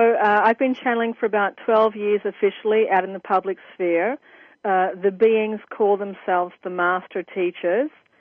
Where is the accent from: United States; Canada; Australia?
Australia; I hail from Australia, which is my definite